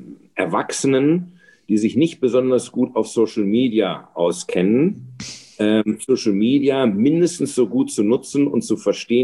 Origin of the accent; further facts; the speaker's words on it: Ravensburg, Baden-Württemberg, Germany; Ja, ich komme aus Ravensburg und Ravensburg ist Oberschwaben, aber wie du hörst, ist davon nicht viel übrig geblieben.